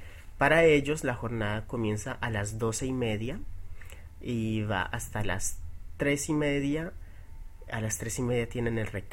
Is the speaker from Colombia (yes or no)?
yes; Colombia; En Colombia hay muchos colegios que no tienen un restaurante escolar, entonces debemos regresar a la casa